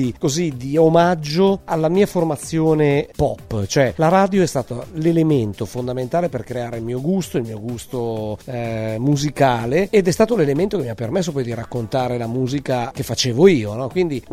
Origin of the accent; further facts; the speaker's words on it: Lombardy, Italy; Sì, sono nato e cresciuto e ci sono ritornato.